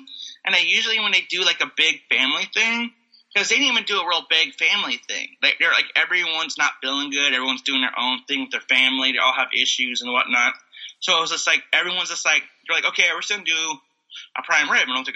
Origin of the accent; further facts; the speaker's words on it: Bay Area, California, United States; now in Los Angeles, United States; I'm from the Bay Area. It's like, everything's open for the Bay Area.